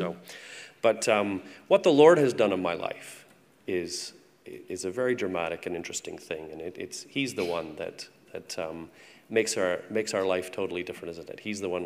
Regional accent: Waterloo, Ontario, Canada; and I come from Waterloo, Ontario

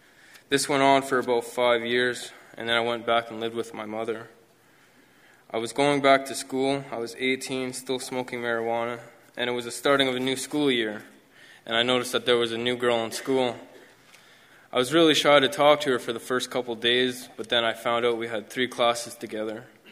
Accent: Kirkland Lake, Ontario, Canada; also born or lived in Timmins / Earlton; I'm now 20 years old. And I was born in Timmins, but only remember being raised in Earlton and Kirkland Lake.

